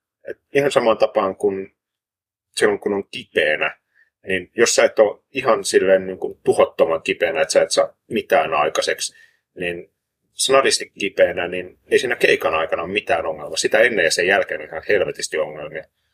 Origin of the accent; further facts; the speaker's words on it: Tervakoski, Kanta-Häme, Finland; Hei, mä oon Tervokoskelta.